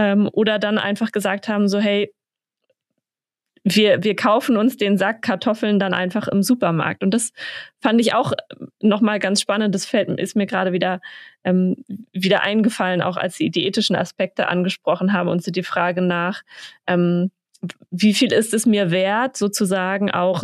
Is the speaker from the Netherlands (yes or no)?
no; Schleswig-Holstein, Germany; Ich bin auf dem Dorf aufgewachsen in Schleswig-Holstein und wir hatten früher eben einen großen Garten